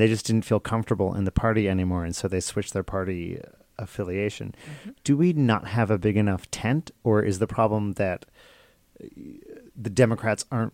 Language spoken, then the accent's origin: English; Texas, United States; I'm from Texas myself, and I remember growing up, it was a very purple state.